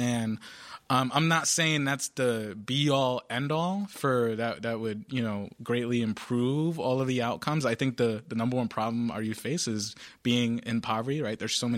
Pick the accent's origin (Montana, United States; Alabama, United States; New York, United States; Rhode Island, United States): Rhode Island, United States; Providence; I grew up in the South Side of Providence.